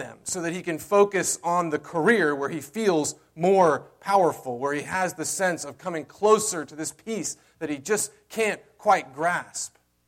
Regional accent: the South, United States; Okay, I'm from the South. Okay? We say, bless her heart, when we mean, oh my goodness.

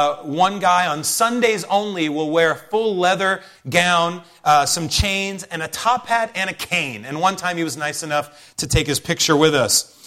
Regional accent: Oregon, United States; also born or lived in New York / England / Utah / Los Angeles; it's great for us, and for me in particular, to be back in Oregon and to be in my hometown.

